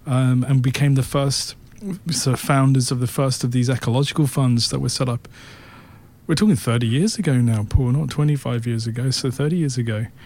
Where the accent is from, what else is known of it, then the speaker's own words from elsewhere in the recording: London, United Kingdom; growing up in London, probably felt a bit of an outsider.